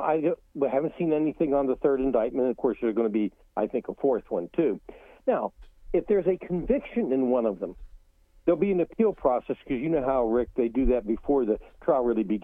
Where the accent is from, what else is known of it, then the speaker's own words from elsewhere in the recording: Ohio, United States; because it put Bush over, you know, and I'm from Ohio, and it's publicity.